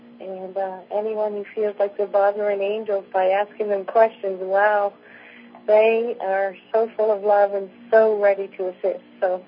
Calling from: Nova Scotia, Canada; I'm actually calling from Nova Scotia, Canada.

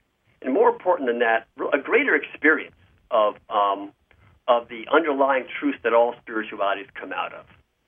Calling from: Flourtown, Pennsylvania, United States; I'm calling in from Flourtown, Pennsylvania, just north of Philadelphia.

